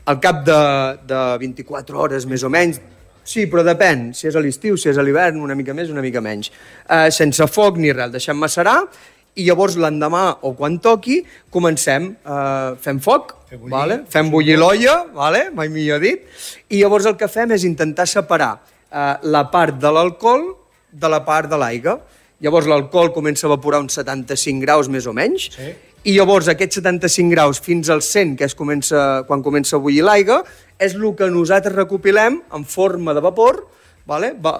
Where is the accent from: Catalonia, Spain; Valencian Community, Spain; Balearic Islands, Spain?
Catalonia, Spain; El Port de la Selva; jo sóc de Port de la Selva, llavors neix del vincle entre el mar i la terra